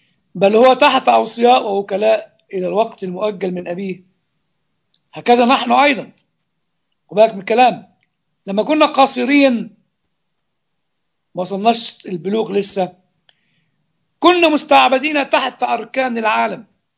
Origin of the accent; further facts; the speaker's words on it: Egypt; يعني زمان كان عندنا في مصر رتبة بيه ورتبة باشا، رتبة شرفية